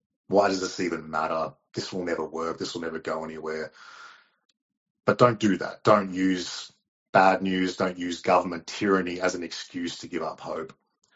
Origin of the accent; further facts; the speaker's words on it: Australia; when we grew up in Australia, we were taught by the schools, by our parents